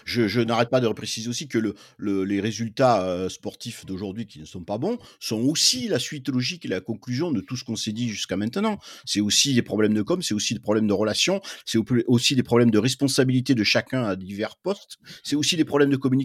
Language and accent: French; Toulon, Provence-Alpes-Côte d'Azur, France; born there; je suis supporter depuis 40 ans, que j'ai 56 ans et que je suis né à Toulon